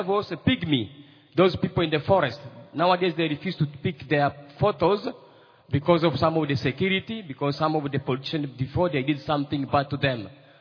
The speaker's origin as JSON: {"language": "English", "country": "DR Congo", "said": "I'm from the French-speaking country. I'm from Democratic Republic of Congo."}